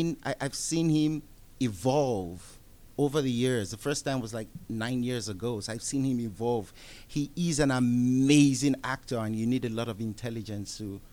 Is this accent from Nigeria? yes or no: yes; Nigeria; I'm from Nigeria.